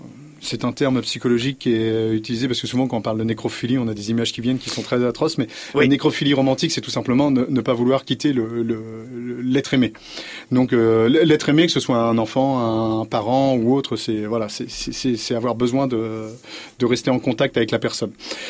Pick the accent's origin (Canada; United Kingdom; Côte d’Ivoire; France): France; Saint-Romain-de-Colbosc, Normandy; Je suis pas parisien parce qu'on dit souvent que c'est la plage des parisiens, mais je suis né à côté, je suis de Saint-Romain-de-Colbosc, je suis à 25 km.